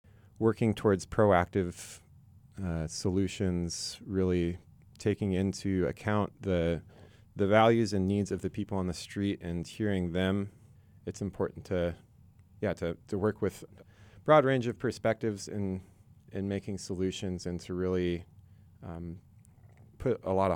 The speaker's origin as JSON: {"language": "English", "town": "Chico", "region": "California", "country": "United States", "tie": "born or raised there", "said": "I grew up in Chico, and I've met so many amazing people through volunteering."}